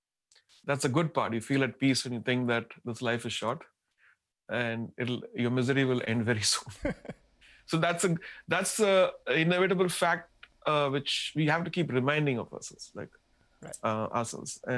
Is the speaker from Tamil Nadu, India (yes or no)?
yes; Tamil Nadu, India; first language Tamil; English is a second language; And I come from Tamil Nadu. I speak Tamil.